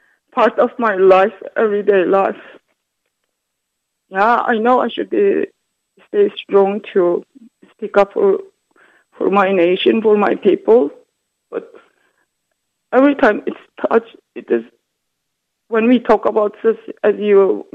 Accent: Xinjiang, China; English is a second language; I'm from Xinjiang. I'm from East Turkestan. I have identity of East Turkestan. I'm Uyghur.

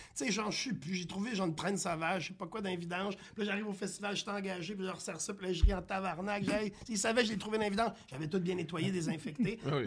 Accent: Saint-Basile-le-Grand, Quebec, Canada; Je viens de Saint-Basile-le-Grand, à côté de Carignan. Je restais sur une fermette.

